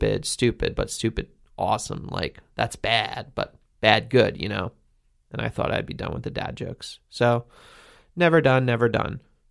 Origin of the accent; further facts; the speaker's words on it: Lido Beach, New York, United States; But I grew up in Lido Beach, like a few minute walk to the ocean, 45 minutes from New York City